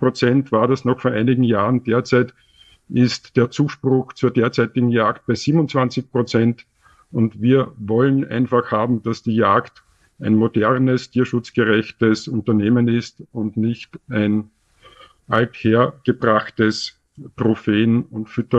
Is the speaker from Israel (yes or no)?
no; Austria; Ich will als Österreicher in Österreich jagen